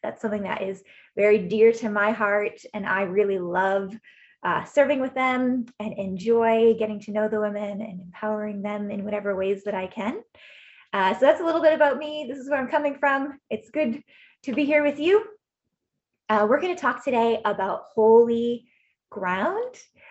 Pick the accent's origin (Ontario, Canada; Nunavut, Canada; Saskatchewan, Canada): Ontario, Canada; Waterloo; now in Toronto, Canada; I grew up in Waterloo, fun fact, and so I'm just a neighbor growing up, but I've lived in Toronto for the last 11 years almost.